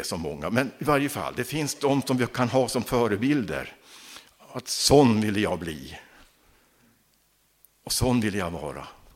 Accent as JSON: {"language": "Swedish", "region": "Norrland", "country": "Sweden", "said": "Som norrlänning jag är, så säger jag nej till surströmming."}